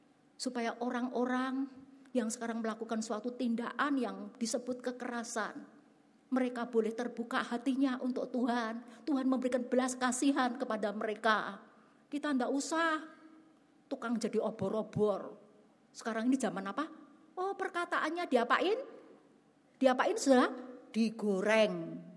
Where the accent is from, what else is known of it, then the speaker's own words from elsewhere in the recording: Central Java, Indonesia; Kita orang Jawa Tengah gak usah melok-melok lah ya.